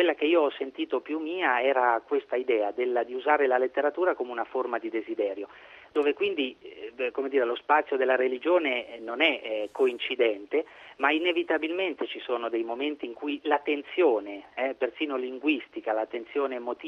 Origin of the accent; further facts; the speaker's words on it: Sansepolcro, Tuscany, Italy; io sono originario di Sansepolcro, che è questo piccolo paese in Toscana orientale al confine con l'Umbria, dove è nato ed è a lungo vissuto Piero della Francesca